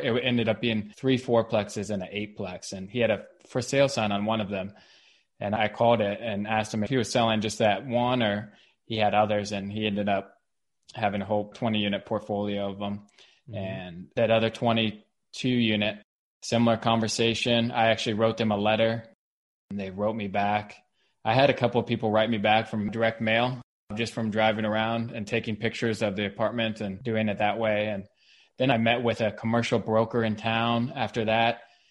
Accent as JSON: {"language": "English", "town": "Cincinnati", "region": "Ohio", "country": "United States", "tie": "born or raised there", "said": "I was born and raised in Cincinnati, in Madeira."}